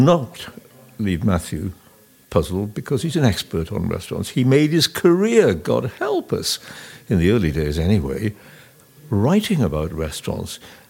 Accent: Wales, United Kingdom; I mean, I'm not English. I don't need to defend the English. You are, of course. I'm from a much more cultured and sophisticated race. I'm Welsh.

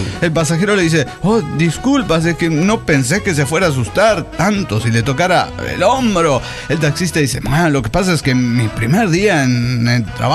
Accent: Lima, Peru; Soy la renegada de Lima, Perú.

